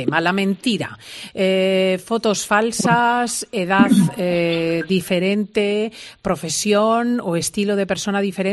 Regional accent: Spain; Somos mucho los españoles

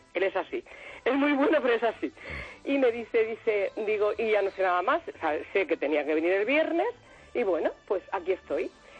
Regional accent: Badalona, Catalonia, Spain; Y yo soy de Badalona, vivía en Badalona.

